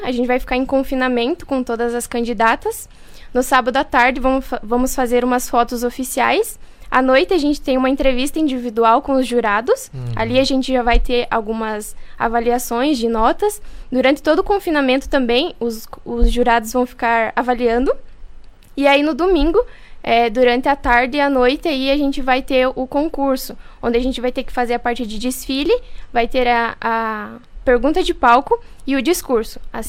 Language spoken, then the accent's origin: Portuguese; Santo Antônio, Paraná, Brazil; Santo Antônio também, que é a cidade onde eu nasci e cresci.